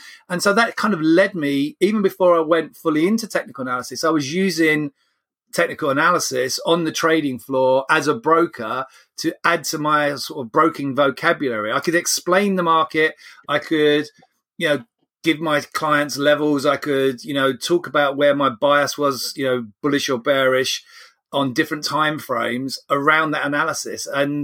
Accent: London, United Kingdom; I came from kind of quite a humble background. I grew up in the East End, and we didn't have a lot of money

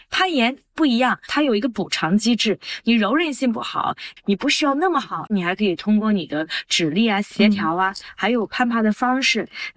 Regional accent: Hunan, China; 然后一聊啊，他也是湖南的，我也是湖南的，就认识上了。

